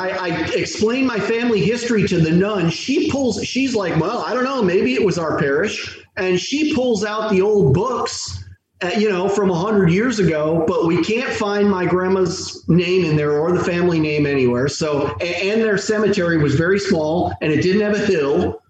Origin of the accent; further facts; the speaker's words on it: United States; And I go, I'm from America.